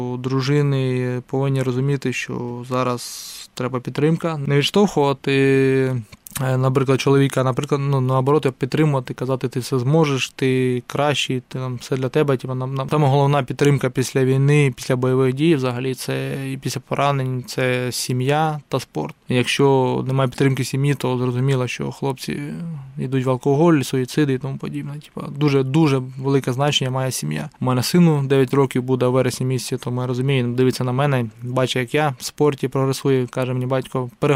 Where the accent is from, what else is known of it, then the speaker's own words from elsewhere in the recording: Donetsk Oblast, Ukraine; Тим паче, я сам родом з Донецької області. У мене моє село окуповане 14 року ще